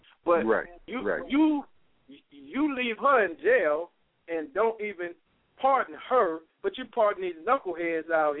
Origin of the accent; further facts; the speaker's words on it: Detroit, Michigan, United States; I grew up in Detroit all my life, you know?